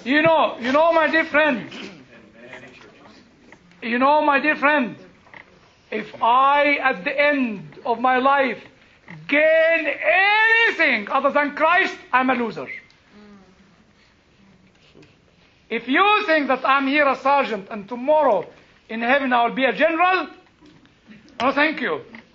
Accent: United States; I'm an American guy.

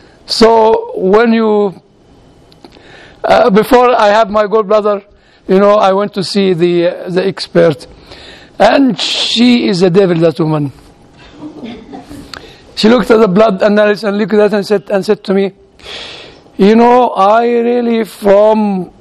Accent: United Kingdom; now in United States; I said, I'm British. Which is true. I am British, I don't have the right to vote.

